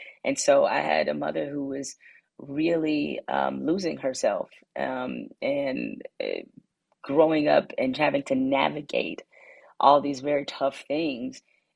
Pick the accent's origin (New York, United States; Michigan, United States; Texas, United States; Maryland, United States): Michigan, United States; Detroit; So, you know, even though I was born in 75, I think my coming of age started to happen, obviously, in the 80s